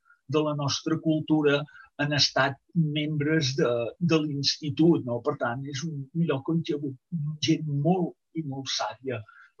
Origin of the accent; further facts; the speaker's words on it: Calella, Catalonia, Spain; born there; now in Pineda de Mar, Spain; Jo, de fet, vaig néixer a Calella, però en aquella època ja feia un temps que vivia a Pineda, perquè la meva esposa és de Pineda.